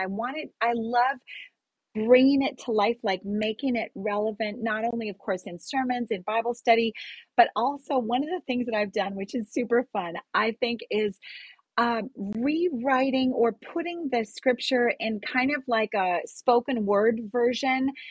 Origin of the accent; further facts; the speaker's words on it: Kenya; also born or lived in California, United States; I grew up in Kenya in East Africa. My dad's side of the family is British Kenyan.